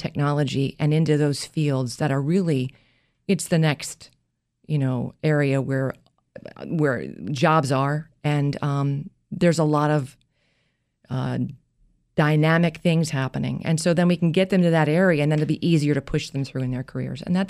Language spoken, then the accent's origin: English; New Jersey, United States; Well, I grew up in Jersey. I'm a Jersey girl.